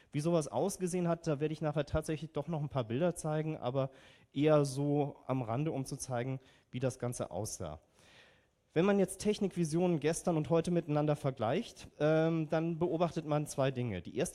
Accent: Berlin, Germany; ich komme aus Berlin

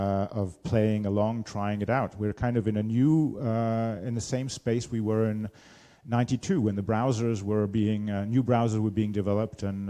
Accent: England, United Kingdom; I'm English. I'm English, but my mother's Austrian, lived in France.

